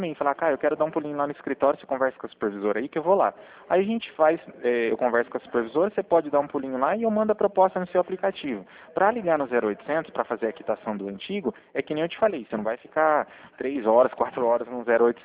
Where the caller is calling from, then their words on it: Cornélio Procópio, Paraná, Brazil; E eu falo de Cornélio Procópio, no Paraná